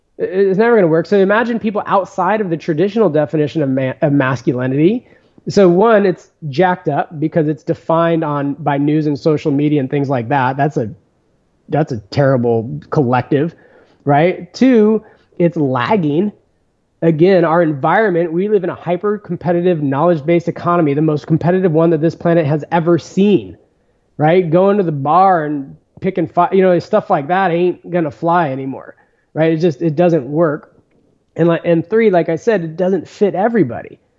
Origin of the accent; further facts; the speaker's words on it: California, United States; which I always appreciated because I grew up in the Bay Area, in a suburb, even though I was outside a lot.